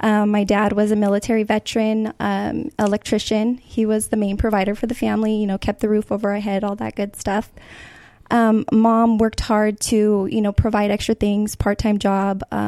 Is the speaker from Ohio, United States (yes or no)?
no; Buena Park, California, United States; I grew up in Buena Park.